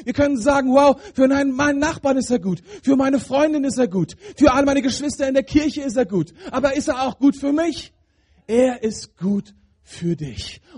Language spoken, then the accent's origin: German; Germany; Was ist, wir sind ja Deutsche, ne? Und wir sind ja gewohnt daran, immer ein bisschen kritisch zu denken.